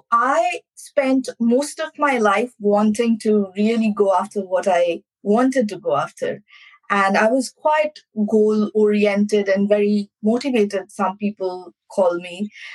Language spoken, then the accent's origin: English; India; I was born and raised in India.